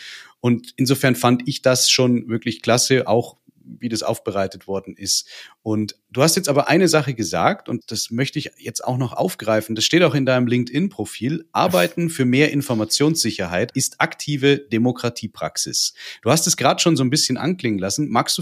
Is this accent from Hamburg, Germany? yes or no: no; Wuppertal, North Rhine-Westphalia, Germany; born there; also born or lived in Landkreis Neumarkt; Ich bin ja selber auch nur hier zugezogen, aus dem Landkreis Neumarkt vorher gekommen, selber aber gebürtiger Wuppertaler.